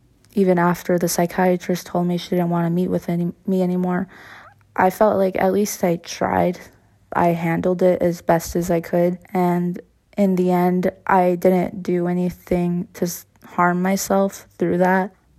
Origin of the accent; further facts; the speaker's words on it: Polson, Montana, United States; I am 22 years old. I am Blackfeet and Bitterroot Salish. I'm from the Flathead Reservation in Montana, specifically Polson.